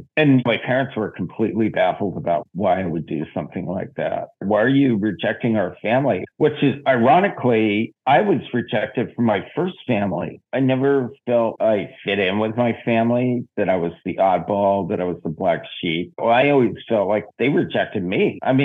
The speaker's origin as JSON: {"language": "English", "town": "San Diego", "region": "California", "country": "United States", "tie": "born or raised there", "also_born_or_lived": "San Francisco", "said": "No, I grew up in San Diego. Shortly after I turned 18, I moved to San Francisco."}